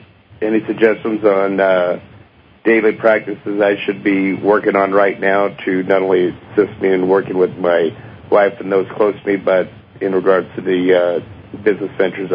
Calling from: Yucca Valley, California, United States; from Yucca Valley, California.

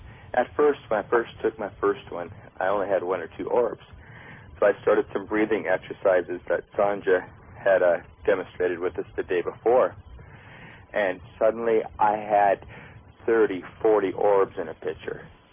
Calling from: Boise, Idaho, United States; I'm calling from Boise, Idaho.

